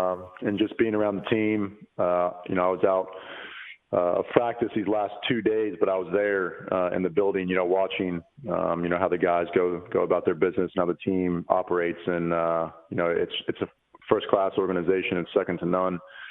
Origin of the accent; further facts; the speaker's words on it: United States; as an American kid, growing up in America, your dream is always to play in the NBA.